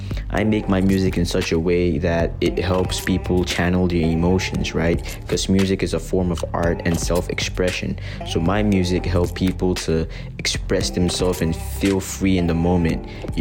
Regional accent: Canada; I am a Canadian artist.

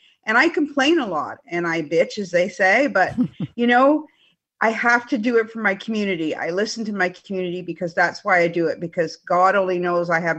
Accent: Canada; also born or lived in Bay Area, United States; I am Canadian. I lived in the Bay Area for about 15 years, and I was still Canadian. I'm proud to be Canadian

